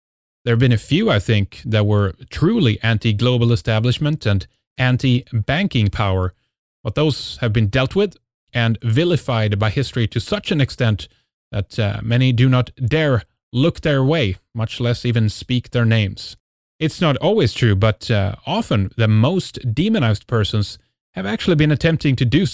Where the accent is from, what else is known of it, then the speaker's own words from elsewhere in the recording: Sweden; I'm from Sweden